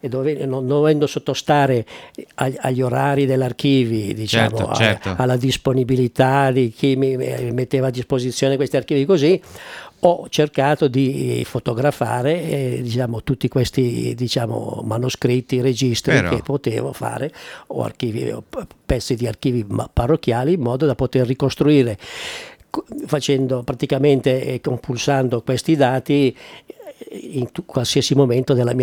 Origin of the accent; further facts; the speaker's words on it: Milan, Lombardy, Italy; born there; No, io sono nato a Milano, sono nato a Milano.